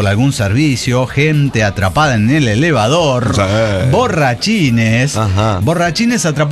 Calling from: Saltillo, Coahuila, Mexico; Soy la Miss de los Perros de Saltillo, Coahuila.

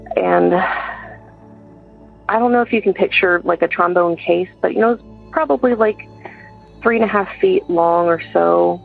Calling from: Georgia, United States; I'm calling from Georgia.

